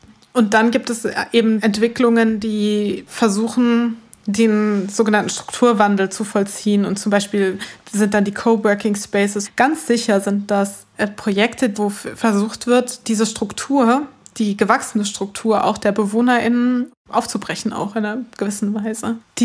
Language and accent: German; Gelsenkirchen, North Rhine-Westphalia, Germany; In Gelsenkirchen ist es ja ein Politikum, wie sich der Norden zum Süden verhält. Und ich bin im Norden geboren und aufgewachsen